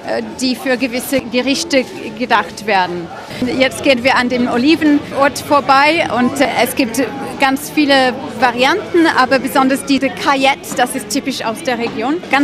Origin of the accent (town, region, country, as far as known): England, United Kingdom; German is a second language; now in Antibes, France